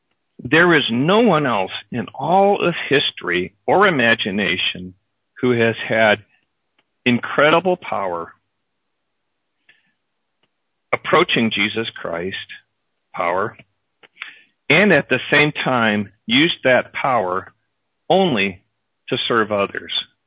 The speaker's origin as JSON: {"language": "English", "region": "Michigan", "country": "United States", "tie": "born or raised there", "said": "I grew up in Michigan, where we really enjoyed the story of Paul Bunyan."}